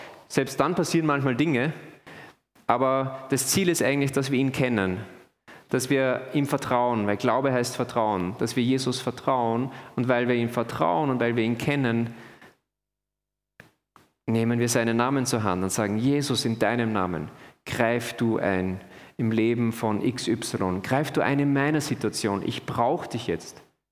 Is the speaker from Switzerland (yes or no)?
no; Austria; bei uns als Österreicher